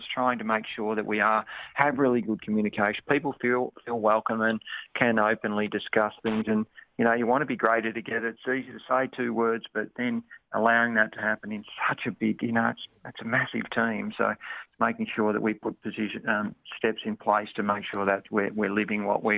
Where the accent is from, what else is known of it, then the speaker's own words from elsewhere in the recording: Australia; Australians, we don't get caught up in that.